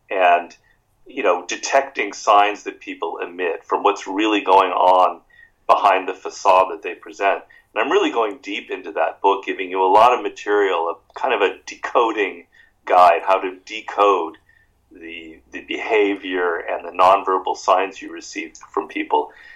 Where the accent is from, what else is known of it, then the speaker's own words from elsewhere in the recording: United States; You know, how growing up in the United States, as I have, I'm 57, so the 60s and the 70s were my formative years.